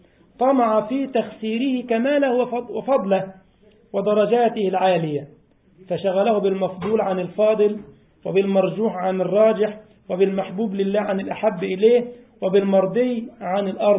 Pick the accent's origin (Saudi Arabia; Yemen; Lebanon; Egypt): Egypt; يعني أحد الإخوة عندنا في مصر ربنا يحفظه مسخر سيارته للدعوة